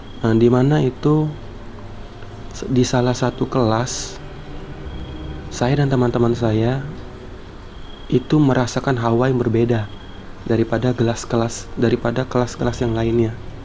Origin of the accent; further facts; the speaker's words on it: Palembang, South Sumatra, Indonesia; Saya dari Palembang. Saya asli orang Palembang.